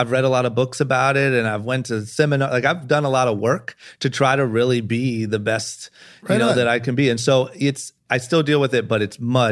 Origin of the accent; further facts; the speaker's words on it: Akron, Ohio, United States; I remember growing up in Akron, Ohio, when that brand Famous Stars and Straps blew up.